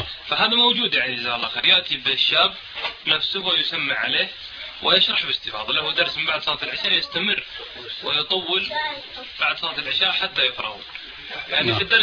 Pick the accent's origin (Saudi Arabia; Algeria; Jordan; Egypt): Saudi Arabia; Buraidah, Al-Qassim